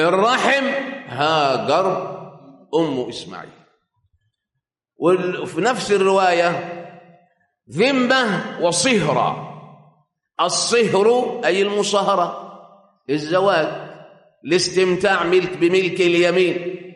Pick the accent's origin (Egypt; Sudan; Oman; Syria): Egypt; طبعا احنا كمصريين